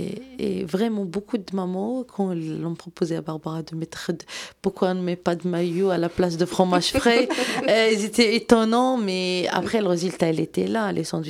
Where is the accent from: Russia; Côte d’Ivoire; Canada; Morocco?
Morocco; Heureusement pour moi, je viens du Maroc, là-bas. C'est un pays agriculteur de premier degré.